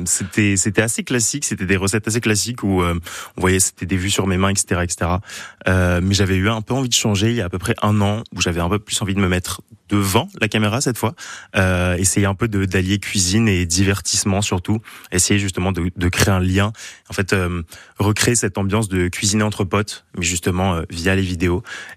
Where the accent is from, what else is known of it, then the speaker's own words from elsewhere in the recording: Strasbourg, Grand Est, France; J'ai grandi à Strasbourg et maintenant mes parents sont sur Enheim, donc voilà, toujours un peu dans le coin.